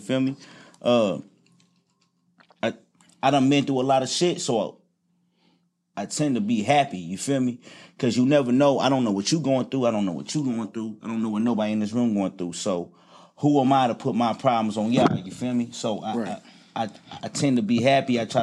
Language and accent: English; Louisville, Kentucky, United States; also born or lived in Lakeland; Shit, I was born in Lakeland, Florida, you feel me? Raised in Louisville, Kentucky, man.